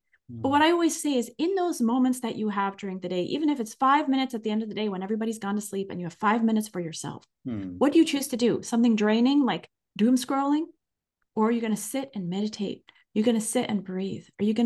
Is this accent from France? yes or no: yes; France; now in United States; When I came from France to the US and I realized that in the US, people are not so negative